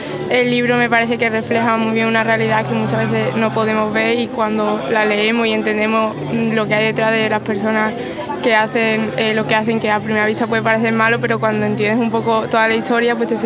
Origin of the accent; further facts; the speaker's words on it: Santiponce, Andalusia, Spain; Y somos de Santi Ponce